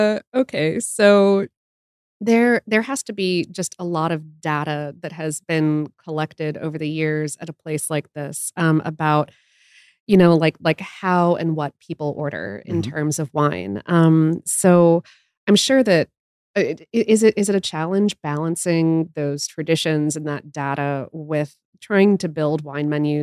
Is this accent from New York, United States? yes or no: no; Atlanta, Georgia, United States; we're from the Atlanta area, and the greater Georgia area has some decent wineries